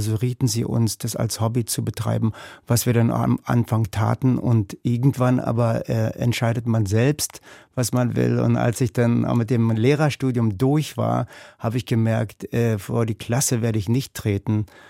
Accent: Lütte, Brandenburg, Germany; also born or lived in Bad Belzig; Aufgewachsen in Lütte. Geboren wurde ich in der Stadt daneben, Bad Belzig. Und Lütte ist in der Tat sehr klein. So damals waren es ungefähr 350 Einwohner.

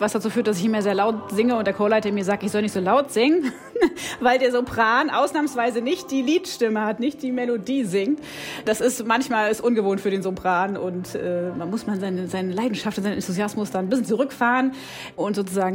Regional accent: Güstrow, Mecklenburg-Vorpommern, Germany; Tatsächlich komme ich ja aus Güstrow, war 20 Jahre hier, war dann 20 Jahre weg

